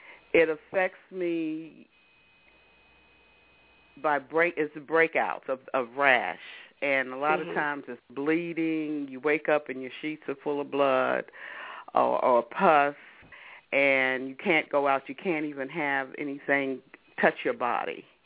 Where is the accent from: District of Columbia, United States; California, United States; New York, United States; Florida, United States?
District of Columbia, United States; Washington; I was raised in Southeast Washington. I went to, I think we went to some of the same schools, Stanton, Douglas Junior High, and Anacostia.